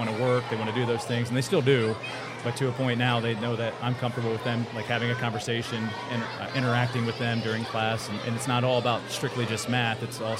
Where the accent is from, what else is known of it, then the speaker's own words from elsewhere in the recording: Coldwater, United States; So I'm originally from Coldwater, graduated in 04